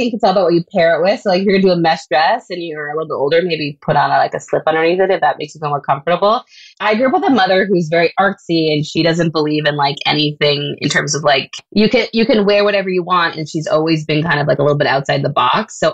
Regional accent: Canada; So that's a big plus to being a Canadian designer.

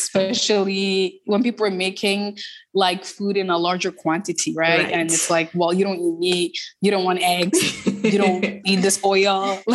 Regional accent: Bolgatanga, Upper East, Ghana; born there; My mom in the north, my mom is from Navrongo. I was born in Bolgatanga, so the Upper East region. And so

